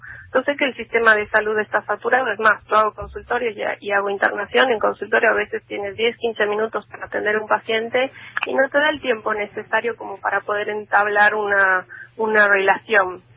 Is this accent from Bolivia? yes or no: yes; La Paz, Bolivia; now in Argentina; Yo soy de Bolivia, de La Paz.